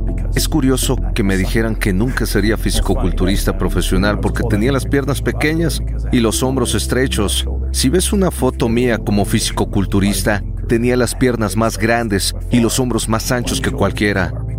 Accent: Toronto, Ontario, Canada; Tenía 15 años, me estaba congelando en Canadá, crecí en Toronto

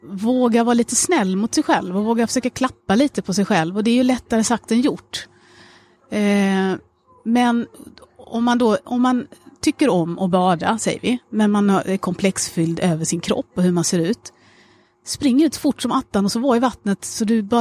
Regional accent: Sweden; Det vill säga att jag är svensk idag.

